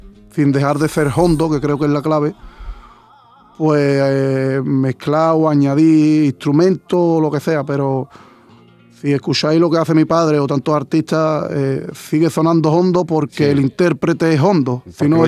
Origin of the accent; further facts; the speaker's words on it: Jerez de la Frontera, Andalusia, Spain; born there; now in Cúllar Vega, Spain; Yo nací en Jerez de la Frontera.